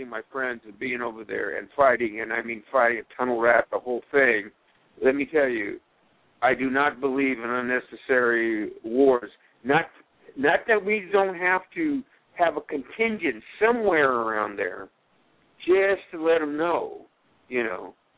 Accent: United States; I hand my flag off, and I'm American as you can get

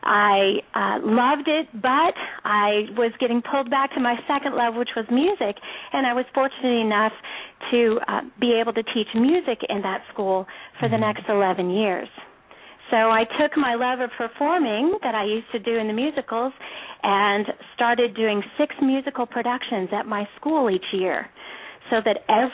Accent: Arlington, Texas, United States; I was the youngest of seven children. I grew up in Arlington, Texas, near where actually you are right now.

